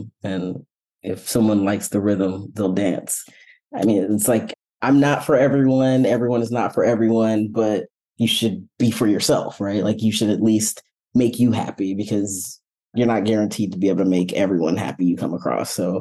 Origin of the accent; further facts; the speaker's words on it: Silver Spring, Maryland, United States; English is a second language; also born or lived in Nigeria; So I grew up actually in Silver Spring, Maryland. I immigrated from Nigeria, where I was originally born. So I've been in the DMV area on and off for, the last 20 years or so.